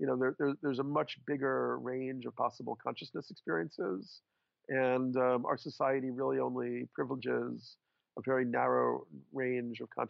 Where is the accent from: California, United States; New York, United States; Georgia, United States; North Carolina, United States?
New York, United States; Well, I'm a New Yorker. I'm 53 years old.